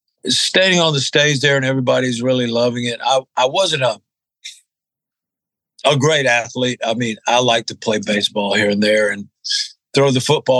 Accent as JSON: {"language": "English", "town": "Mobile", "region": "Alabama", "country": "United States", "tie": "born or raised there", "also_born_or_lived": "Birmingham", "moved": "as an adult", "said": "Actually, I was born in Birmingham, which is a larger town. And I guess I was about two years old. When we moved to Mobile on the coast, as far down as you can travel on I-65 down south. And that's where I grew up till I was 21"}